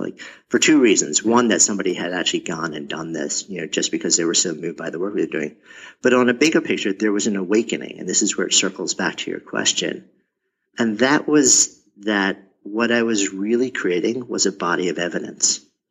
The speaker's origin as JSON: {"language": "English", "region": "New York", "country": "United States", "tie": "born there", "said": "I was born just outside of New York and I've been in the city since 89. So pretty much lived my entire adult life as in, you know, in New York City."}